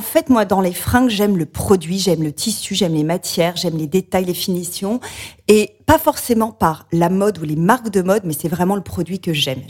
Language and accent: French; Auvergne-Rhône-Alpes, France; born or raised there